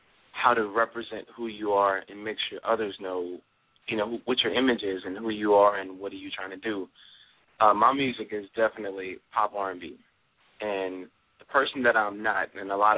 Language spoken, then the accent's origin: English; Baton Rouge, Louisiana, United States; So generally, I come from Louisiana